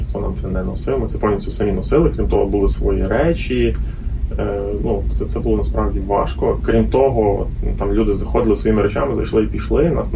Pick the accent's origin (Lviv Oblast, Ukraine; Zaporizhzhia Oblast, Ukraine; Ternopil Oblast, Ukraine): Lviv Oblast, Ukraine; Lviv; У нас добирання тривало, оскільки ми зі Львова